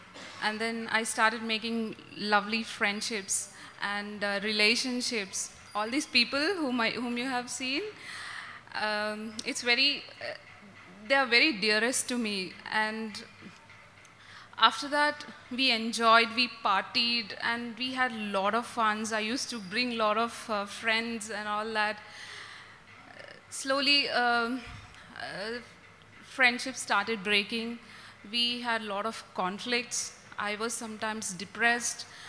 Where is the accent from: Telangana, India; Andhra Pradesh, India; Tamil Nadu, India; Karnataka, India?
Telangana, India; Hyderabad; Hello everyone, I'm from Hyderabad.